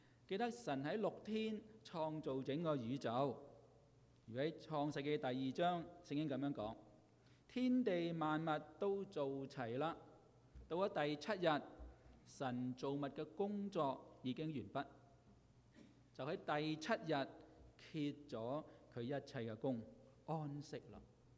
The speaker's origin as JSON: {"language": "Chinese", "region": "California", "country": "United States", "said": "我是加州來的嘛，加州就很不同，"}